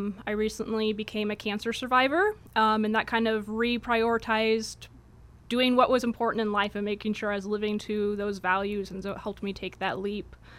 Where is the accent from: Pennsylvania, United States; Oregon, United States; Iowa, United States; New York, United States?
Oregon, United States; Springfield; also born or lived in Ashland; I was born in Ashland, kind of raised all over there, but most of my time was in Springfield.